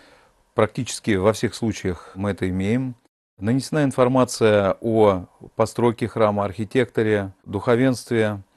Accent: Moscow, Russia; born there; Вот я родился в Москве. Сейчас, погружаясь в эту программу, узнавая какую-то новую информацию, первый раз за свои 47 лет я узнал

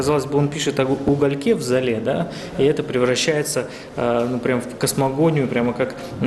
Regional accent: Irkutsk Oblast, Russia; Да, я из Иркутской области

